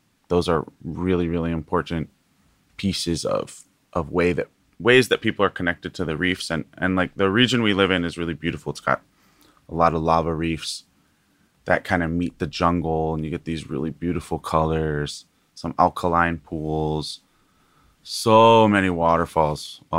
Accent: Kohala, Hawaii, United States; my mom's family is all from the island of Hawaii. So Moku'o ke awe for those from Hawaii. And we're from an ahupua or district called Kohala.

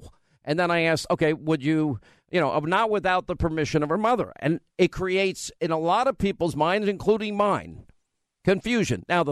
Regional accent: New York, United States; Now, I was a kid growing up from New York. My accent was a shock to the people in Alabama

